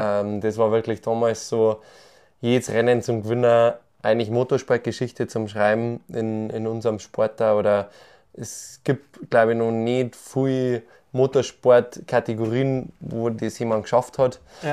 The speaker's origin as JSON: {"language": "German", "region": "Bavaria", "country": "Germany", "said": "Also ich glaube, ich bin viele Leute in Deutschland denken eigentlich, dass ich Österreicher bin, wegen meinem Dialekt. Aber ich sage nur, nein, nein, nein, nein, ich bin schon auf der bayerischen Seite."}